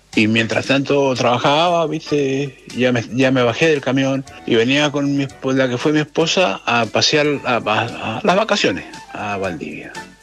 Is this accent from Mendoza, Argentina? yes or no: yes; Mendoza, Argentina; moved away as an adult; now in Santiago, Chile; Yo soy de Mendoza, oriundo de Mendoza. En el 85 llegué a Santiago en camiones, cruzaba la cordillera con el camión. En el 93 me establecí en Santiago definitivamente y en el año 95 me llegó la permanencia definitiva.